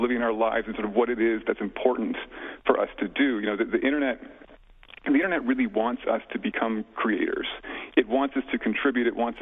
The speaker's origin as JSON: {"language": "English", "region": "California", "country": "United States", "tie": "born or raised there", "said": "I grew up in California, and I did actually go to Liberty University later."}